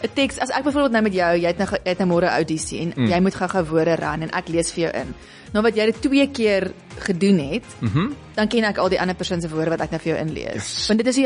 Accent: Pretoria, Gauteng, South Africa; ons het in Pretoria waar ek het in Pretoria groot geword. Daar het ek ook lank hier gebly

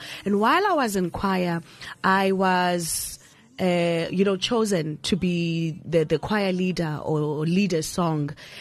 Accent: Port Elizabeth, Eastern Cape, South Africa; born there; now in Johannesburg, South Africa; I was born in Port Elizabeth. Now I stay in Johannesburg.

